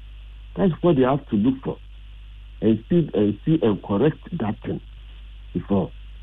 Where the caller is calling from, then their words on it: Accra, Greater Accra, Ghana; I'm calling from Accra.